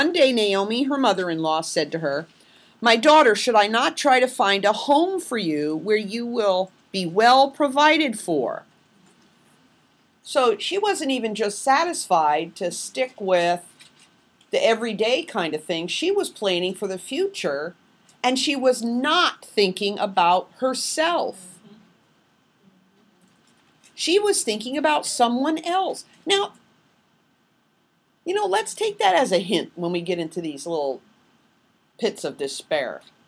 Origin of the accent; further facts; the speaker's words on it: United States; I mean, as an American, I don't want to be rude.